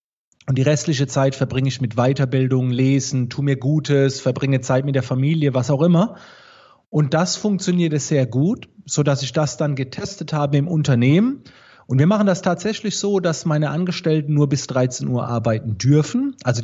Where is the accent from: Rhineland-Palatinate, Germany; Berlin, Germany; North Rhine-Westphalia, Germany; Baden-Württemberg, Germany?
Baden-Württemberg, Germany; Ihr hört es ja schon ein klein wenig vom Dialekt. Ich komme aus der Nähe von Mannheim, Heidelberg.